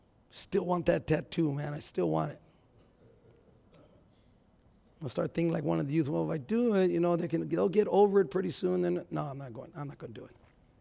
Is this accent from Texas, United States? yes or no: yes; Texas, United States; I'm from Texas, man. Try me.